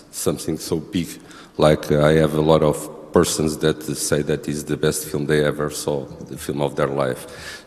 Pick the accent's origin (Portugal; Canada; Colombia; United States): Portugal; English is a second language; from Portugal